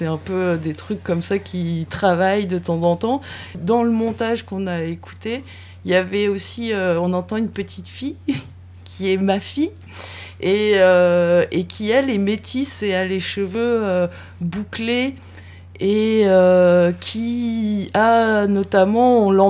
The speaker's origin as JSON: {"language": "French", "region": "Brittany", "country": "France", "said": "Je suis bretonne"}